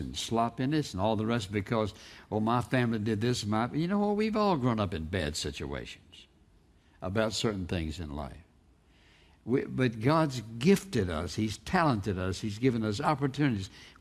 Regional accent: Dry Fork, Virginia, United States; born there; I was born in Dry Fork, and you know, just a few people there, and the only thing there was a mill and railroad crossing and one old grocery store

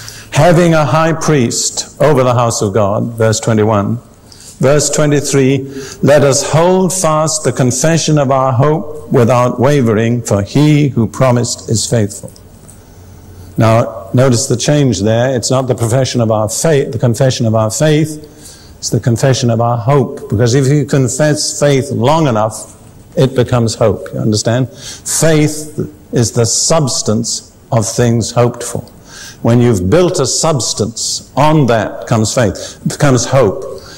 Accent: United Kingdom; I grew up in Britain amongst people who were good churchgoers.

